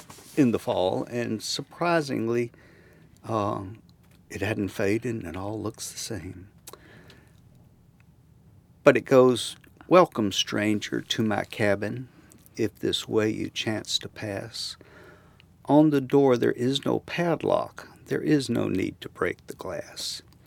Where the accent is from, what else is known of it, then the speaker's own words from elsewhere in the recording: Chattanooga, Tennessee, United States; I grew up in Chattanooga. My dad was an independent businessman, ran a dry cleaning business he started right after World War II.